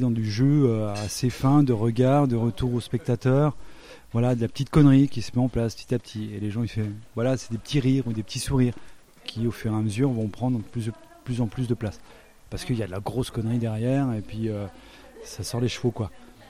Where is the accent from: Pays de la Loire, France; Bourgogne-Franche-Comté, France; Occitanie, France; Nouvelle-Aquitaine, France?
Bourgogne-Franche-Comté, France; des choses par chez moi, dans le Doubs.